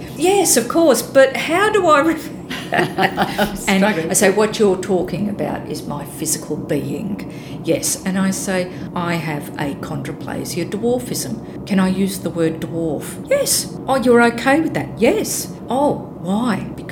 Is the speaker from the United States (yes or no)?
no; Australia; But here in my home country, in Australia, I walk down the street and I'm never nobody.